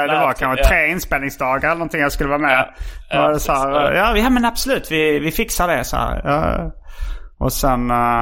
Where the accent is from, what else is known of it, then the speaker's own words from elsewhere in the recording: Skåne, Sweden; Eftersom jag är uppvuxen i Skåne så hör jag den oftare på skånska.